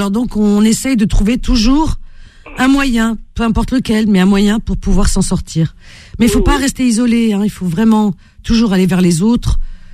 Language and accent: French; France; Et pourtant, on a été élevé en France. On est né en France. On a grandi en France.